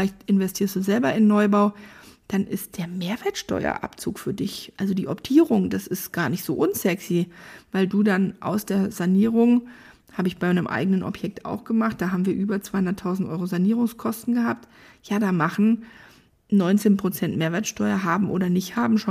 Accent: Frankfurt, Hesse, Germany; meine Heimat, Standort Frankfurt

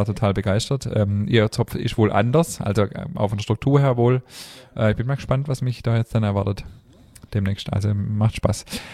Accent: Baden-Württemberg, Germany; Ich komme ja eher aus dem Schwabenland, da sagt man Kneisle.

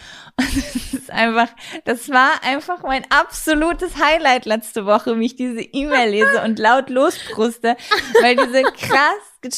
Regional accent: North Rhine-Westphalia, Germany; Bei uns in Ostwestfalen gibt es ja ganz viel.

